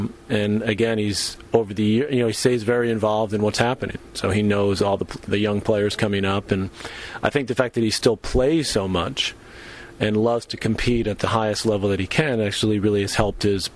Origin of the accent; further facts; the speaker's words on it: New York, United States; Marv Albert was someone I grew up with in New York, you know, listening to watching the Knicks and the Rangers and different sports.